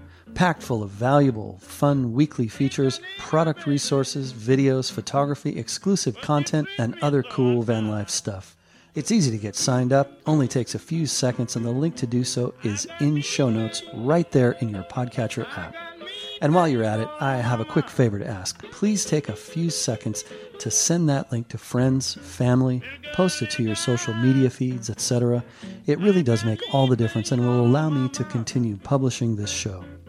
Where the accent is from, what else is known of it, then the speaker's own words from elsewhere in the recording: Seattle, Washington, United States; because I'm from Seattle, right?